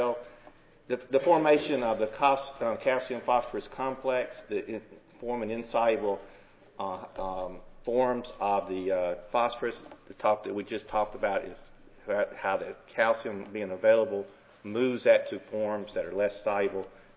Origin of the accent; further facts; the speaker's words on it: Alabama, United States; But since I'm from Alabama, our big problem, our big industry in Alabama is poultry